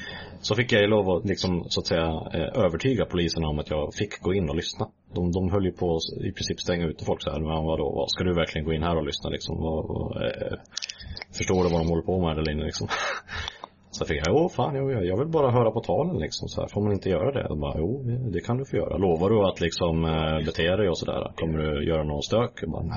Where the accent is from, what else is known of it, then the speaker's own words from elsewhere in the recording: Borlänge, Dalarna County, Sweden; also born or lived in Västerås; är 21 år gammal, blir 22 här bara om någon månad faktiskt. Är född i Västerås, men för all del uppvuxen i Borlänge, och det ska jag kalla min hemstad också.